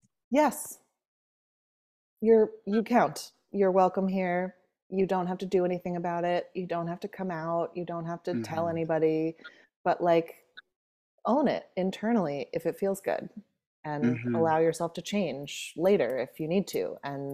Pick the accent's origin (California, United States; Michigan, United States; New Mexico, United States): California, United States; I grew up in the Bay Area, so it was very, like, gay, lesbian, I bi